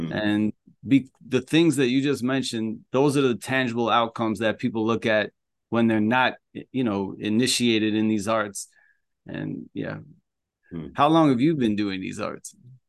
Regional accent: Chicago, Illinois, United States; I'm from Chicago area, and I was into music real heavy

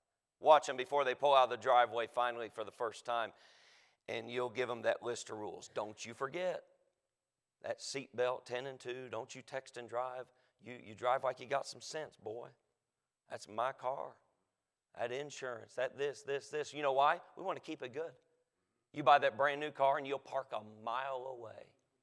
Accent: North Carolina, United States; I'm from the South, and I'm happy to be from North Carolina. We fry everything, like everything.

